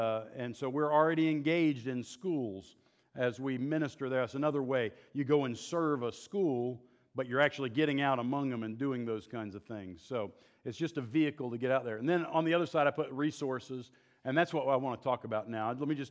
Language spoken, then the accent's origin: English; the South, United States; Now, I would say we're from the South, most of us.